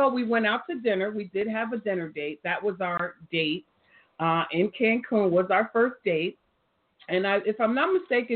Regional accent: New Jersey, United States; I am from New Jersey.

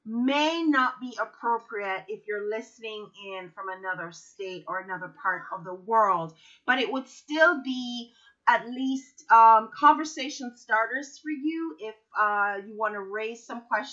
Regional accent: Jamaica; now in United States; we're both from the Caribbean. My friend Jamila Little hails from Trinidad, and most of you know I'm from Jamaica.

